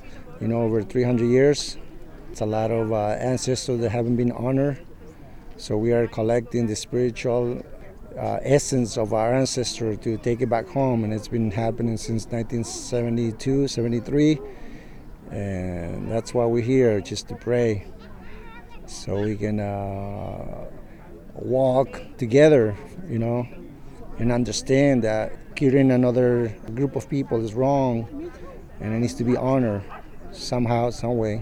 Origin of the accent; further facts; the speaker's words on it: Bolivia; I'm originally from Bolivia. I'm Quechua.